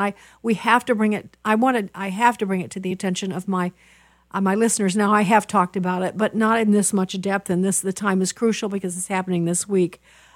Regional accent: Chicago, Illinois, United States; You know, I'm from Chicago, Cleta

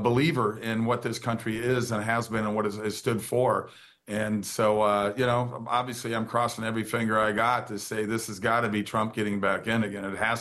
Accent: Minnesota, United States; for a kid growing up in the Hubert Humphrey Walter Mondale state of Minnesota at the time

